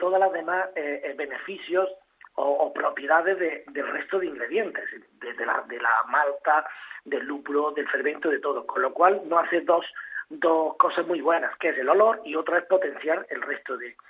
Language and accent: Spanish; Granada, Andalusia, Spain; nosotros como buenos granadinos